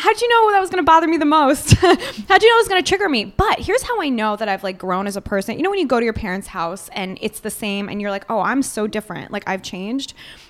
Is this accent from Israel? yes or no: yes; Israel; I mean, I'm Jewish from Israel, so I really don't know.